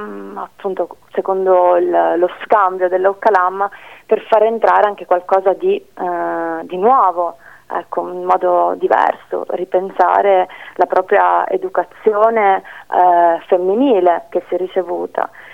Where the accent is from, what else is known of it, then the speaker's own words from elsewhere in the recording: Sicily, Italy; moved away as an adult; now in Bologna, Italy; Io sono cresciuta appunto in Sicilia e sono venuta a Bologna a 19 anni